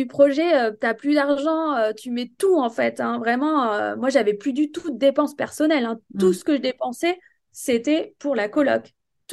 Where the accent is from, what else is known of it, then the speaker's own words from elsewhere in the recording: Angoulême, Nouvelle-Aquitaine, France; à 1 heure de Bordeaux, il y avait à la ville d'Angoulême, donc c'est là que je suis originaire d'Angoulême.